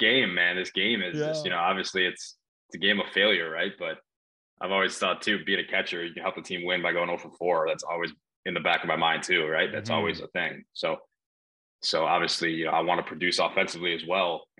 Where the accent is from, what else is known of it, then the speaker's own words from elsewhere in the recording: Wisconsin, United States; You know, Varsho, yeah, he's another Wisconsinite because I grew up in Wisconsin.